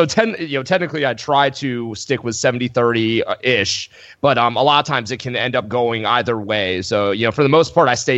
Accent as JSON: {"language": "English", "region": "Florida", "country": "United States", "lives_now": "Nashville, United States", "said": "No, I'm from Florida, and I live in Nashville."}